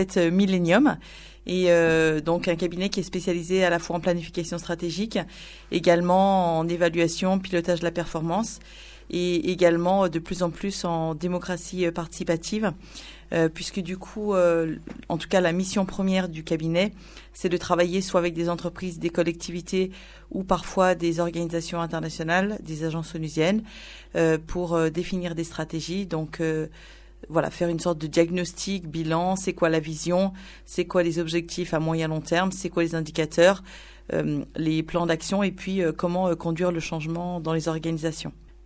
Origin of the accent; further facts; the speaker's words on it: La Compôte, Auvergne-Rhône-Alpes, France; also born or lived in Great Britain; je suis originaire de la Compote en Beauges.